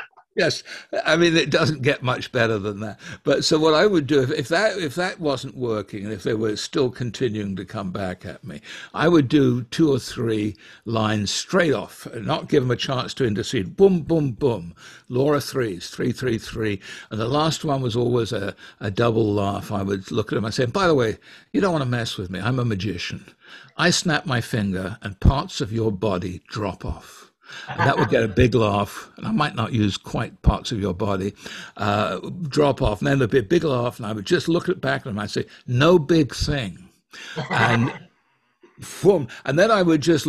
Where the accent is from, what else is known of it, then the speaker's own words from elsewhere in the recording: United Kingdom; And, you know, I'm British.